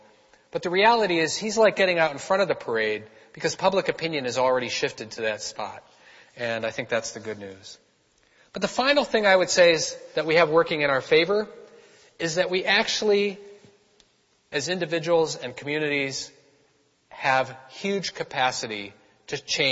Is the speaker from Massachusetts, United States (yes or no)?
yes; Boston, Massachusetts, United States; And I said, "Well, I'm from Boston. Taunton, you know, I got people in Taunton."